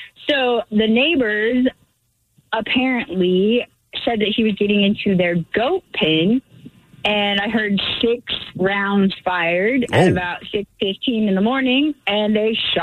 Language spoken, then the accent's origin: English; Washington, United States; also born or lived in Boise; So weirdly, I am born and raised in Washington. I was in Boise for 10 years, and I just moved back to Camano Island